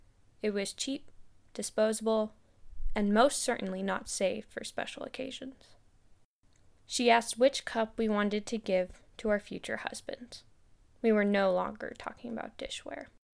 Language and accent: English; Washington, United States; I grew up in the Washington public school system, and so did Hannah